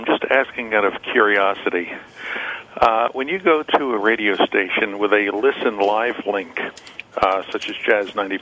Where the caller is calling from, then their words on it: Pottstown, Pennsylvania, United States; I'm in Pottstown, Pennsylvania.